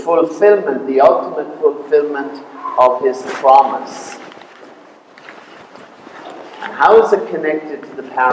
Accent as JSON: {"language": "English", "country": "Ireland", "tie": "born or raised there", "said": "When I was growing up in Ireland"}